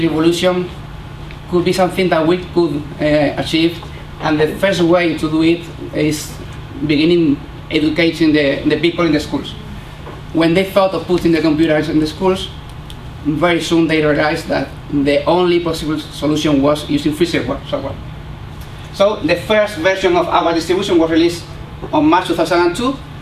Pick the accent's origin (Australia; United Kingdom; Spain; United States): Spain; accent: Spanish; English is a second language; my English with my terrible Spanish accent may be hard for you to understand